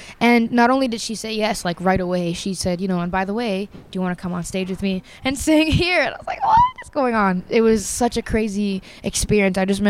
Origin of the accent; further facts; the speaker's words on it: Brampton, Ontario, Canada; It's so cool to not only be from Canada, but to be from Brampton, Ontario, like a place that barely anyone's ever heard of.